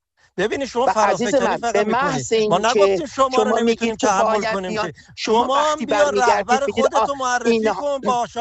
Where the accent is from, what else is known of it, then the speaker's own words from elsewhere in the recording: Iran; ما همه ایرانی هستیم و سوا از همه این در واقع علایق و مطالبی که داریم باید زیر پرچم ایران